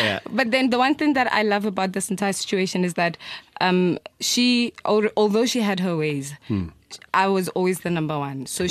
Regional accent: Atteridgeville, Gauteng, South Africa; Born and bred in Atrijilu, which is like in 45

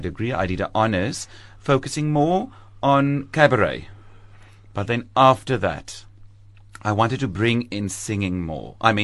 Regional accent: Riversdale, Western Cape, South Africa; I was born in Riversdale in the Southern Cape, and I grew up on a farm. And I went in Heidelberg in the Southern Cape. And then I went to an agricultural school until matric.

